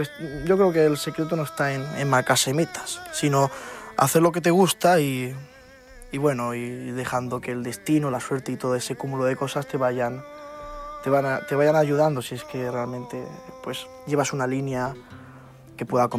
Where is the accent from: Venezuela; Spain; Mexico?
Spain; Elche, Valencian Community; Desde que nací, yo nací en Elche. Nací en Elche.